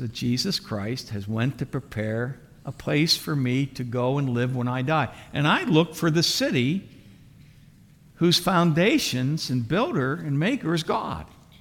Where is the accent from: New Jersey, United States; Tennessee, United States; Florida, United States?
New Jersey, United States; Phillipsburg; born there; I thought I was a citizen of the United States. I mean, I was born here in the Phillipsburg Hospital. And I have papers. And I'm an American citizen.